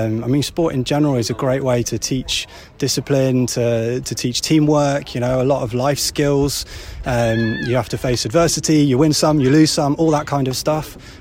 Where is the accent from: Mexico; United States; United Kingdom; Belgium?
United Kingdom; South West England; now in Macclesfield, United Kingdom; You can maybe tell from my accent I'm not from Macclesfield, so started playing hockey down south in Dorset, where I'm from.